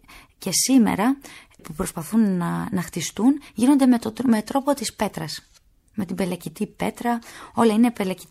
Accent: Kerasovo, Greece; καταγόμενοι από το Κεράσοβο, από το χωριό μου, είναι αυτοί οι οποίοι για μένα προσωπικά με μεγάλωσαν.

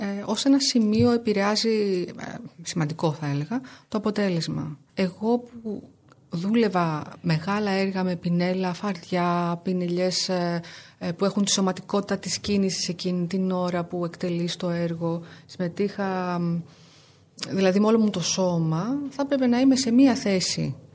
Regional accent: Syros, South Aegean, Greece; μετά το νησί μου. Συνήθως στη Σύρο γίνονται οι πρώτες παρουσιάσεις

